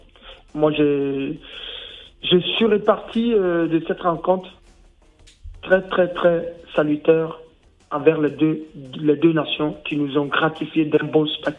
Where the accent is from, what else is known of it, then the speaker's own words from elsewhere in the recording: Burkina Faso; je peux vous dire que je suis reparti en tant que Burkinabé